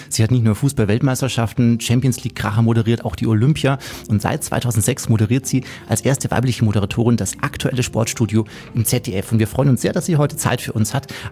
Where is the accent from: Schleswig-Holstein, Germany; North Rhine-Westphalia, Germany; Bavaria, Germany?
Bavaria, Germany; Ich bin im Chiemgau damals mit dir aufgewachsen